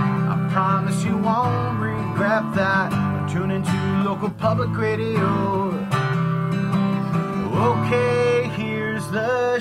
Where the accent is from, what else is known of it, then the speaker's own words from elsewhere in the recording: Connecticut, United States; I'm from Connecticut.